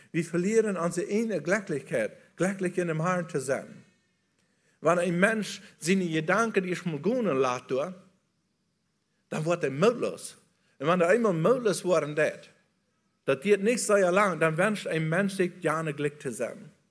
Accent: Bolivia; German is a second language; ein Football zu haben, bei uns in Bolivien, ein Soccer zu haben

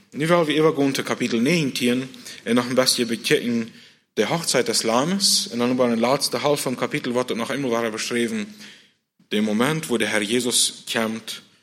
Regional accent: Mexico; now in Canada; weil ich weiß nicht, wo das hier in Kanada ist. Ich weiß bloß, wo das dort bei uns in Mexiko ist.

